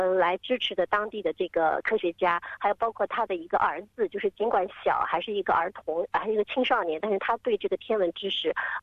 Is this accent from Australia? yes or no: yes; Australia; 其实这个大多数的这个转播的工作是由我们澳大利亚人来完成的